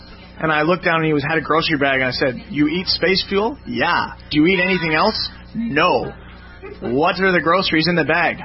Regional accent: Canada; Besides, I'm from Canada. There's only 26 million of us up here.

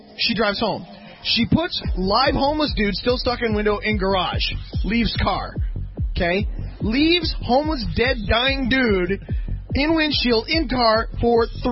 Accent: Latvia; English is a second language; because I'm non-English-speaking country. Well, we make funny anyway, but that's okay. Actually, I'm from Latvia, Europe.

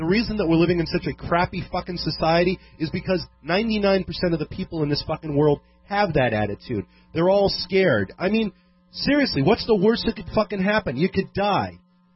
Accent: Ireland; I yak. I'm an Irishman.

